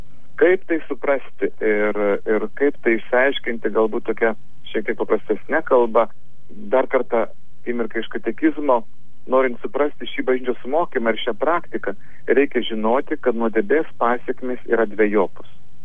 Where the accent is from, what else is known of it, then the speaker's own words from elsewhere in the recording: Samogitia, Lithuania; telefonu siunčiu linkėjimus iš Telšių, kur lankau savo mamytę Onutę ir taip pat įsijungiu į žemaičių krikšto 600 metų jubiliejų minėjimą pats būdamas žemaitis.